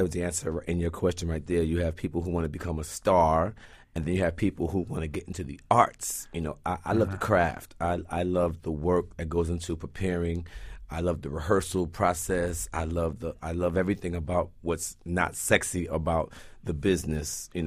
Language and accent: English; New York City, New York, United States; what I was allowed to see and be around growing up in Vanderveer